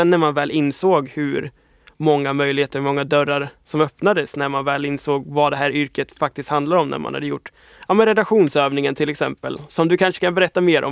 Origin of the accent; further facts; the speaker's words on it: Småland, Sweden; jag är från Småland från början så att det är en bit bort